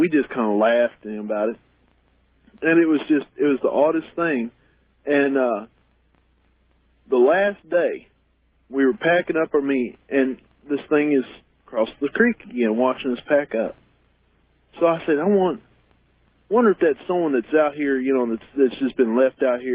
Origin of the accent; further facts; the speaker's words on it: Columbia, Missouri, United States; I'm from Columbia, Missouri.